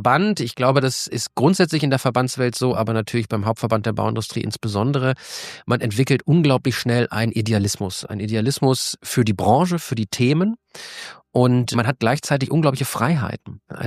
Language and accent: German; Bonn, North Rhine-Westphalia, Germany; ich komme aus Bonn